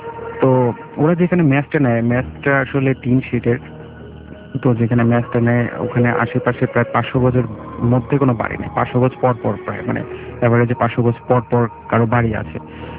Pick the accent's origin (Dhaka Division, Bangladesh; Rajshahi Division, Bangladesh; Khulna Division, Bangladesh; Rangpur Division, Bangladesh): Rajshahi Division, Bangladesh; Pabna; আমি এসেছি মধ্যপাড্ডা থেকে, আমার হোম টাউন পাবনার বর্তমানের সাথে।